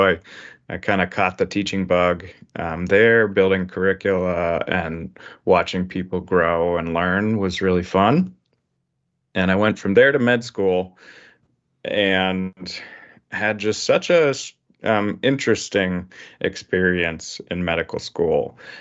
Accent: Ohio, United States; When I was growing up, my dad was a biology professor at Ohio State University. So I grew up in Ohio

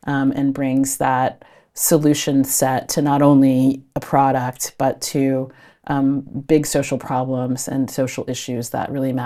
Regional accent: California, United States; plays for the Golden State Warriors in my home state of California.

